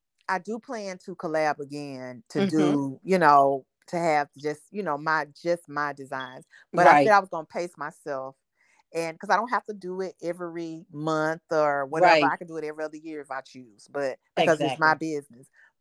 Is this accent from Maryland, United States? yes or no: no; Atlanta, Georgia, United States; Like, when I went to school, I'm from Atlanta.